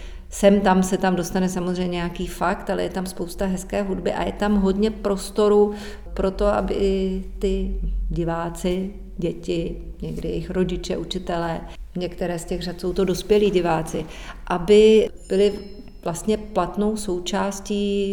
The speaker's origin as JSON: {"language": "Czech", "region": "Bohemia", "country": "Czechia", "said": "u nás v Čechách všichni si říkáme pořád tak hezky, že jsme národ muzikantů"}